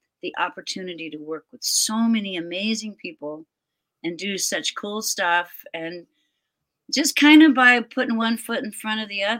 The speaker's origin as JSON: {"language": "English", "region": "Texas", "country": "United States", "tie": "born or raised there", "said": "growing up in Texas, I'd kind of had, I really wasn't into doing country at that point."}